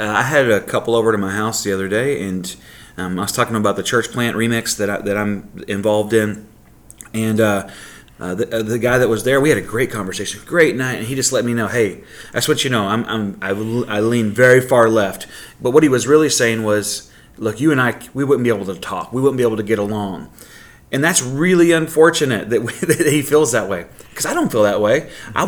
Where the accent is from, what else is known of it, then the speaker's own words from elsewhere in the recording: Texas, United States; You know, I'm originally from Texas, but my Cowboys and stuff haven't done well for 20 years.